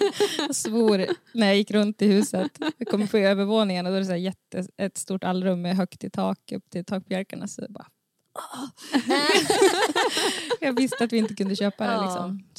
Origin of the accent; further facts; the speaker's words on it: Sund, Västernorrland County, Sweden; jag kommer från Sund och det var väl minst så här det jag sa, att jag ska inte bo i Domsjö